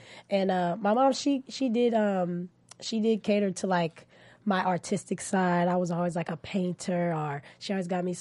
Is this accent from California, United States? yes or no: yes; California, United States; I'm from Cali.